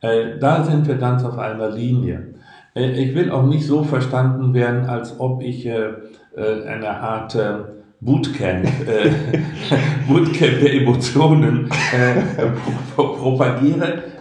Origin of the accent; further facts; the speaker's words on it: Rhineland, Germany; Ich bin ja ein Rheinländer, du ja auch, nicht?